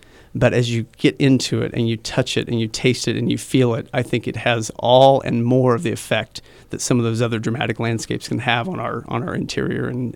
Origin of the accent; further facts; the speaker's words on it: Wichita, Kansas, United States; I came up here from Wichita to go to K-State and graduated in the early 90s